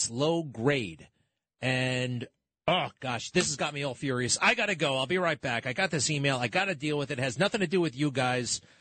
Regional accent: New York, United States; This is how I come off. I'm a New Yorker.

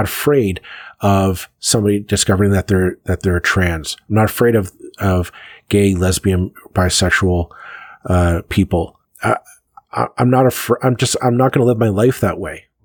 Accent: Canada

